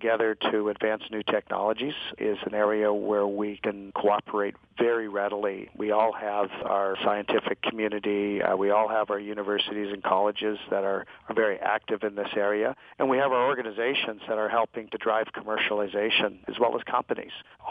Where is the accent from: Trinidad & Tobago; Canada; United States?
Canada; I'm Canadian, of course.